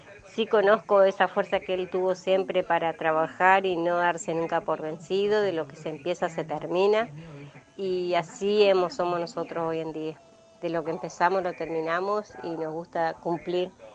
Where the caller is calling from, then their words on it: Concordia, Entre Ríos, Argentina; de Concordia, Entre Ríos.